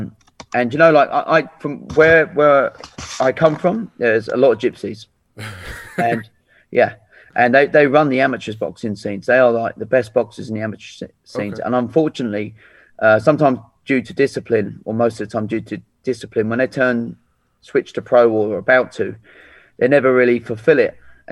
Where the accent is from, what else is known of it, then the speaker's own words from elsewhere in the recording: England, United Kingdom; obviously I'm English, but I'd love the fight to be in England.